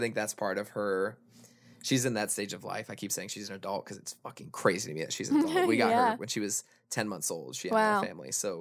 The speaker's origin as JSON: {"language": "English", "town": "Denver", "region": "Colorado", "country": "United States", "said": "I'm from Denver, Colorado."}